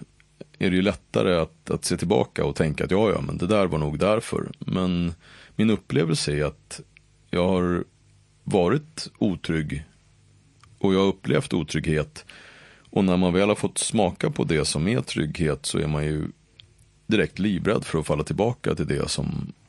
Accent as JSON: {"language": "Swedish", "town": "Uppsala", "region": "Uppsala County", "country": "Sweden", "tie": "born or raised there", "said": "när jag växte upp i Gottsunda"}